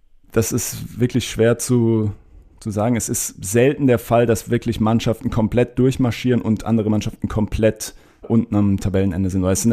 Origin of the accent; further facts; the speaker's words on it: Mannheim, Baden-Württemberg, Germany; born there; Aber ich als gebürtiger Mannheimer habe jetzt keinen besonderen Drang zu Ebbelwoi.